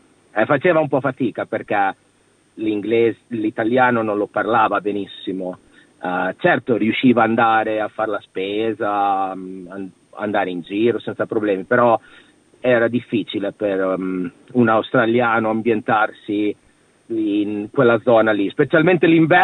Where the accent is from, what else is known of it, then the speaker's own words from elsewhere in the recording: Gatteo, Emilia-Romagna, Italy; Gatteo, che è vicino a, diciamo, Cesena, Cesenatico.